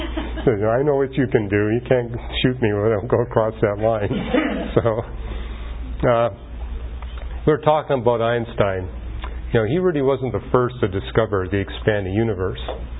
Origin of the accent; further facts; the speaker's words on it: Canada; And I saw that growing up in Canada. Come July 1st, hardly anybody was in the cities.